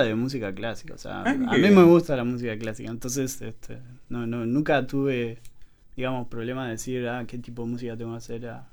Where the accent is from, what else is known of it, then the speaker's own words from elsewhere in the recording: Maldonado, Uruguay; also born or lived in Salto; En realidad, si se quiere, soy de Maldonado, porque nací en Salto, pero me crié en Maldonado. Todo, o sea, hasta terminé mis estudios, hasta trabajé ahí muchos años. Y, o sea, básicamente soy de Maldonado en realidad, más que salteño.